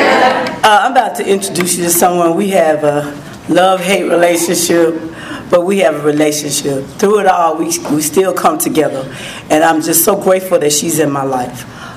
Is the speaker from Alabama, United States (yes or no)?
yes; Birmingham, Alabama, United States; we're from Birmingham, Alabama.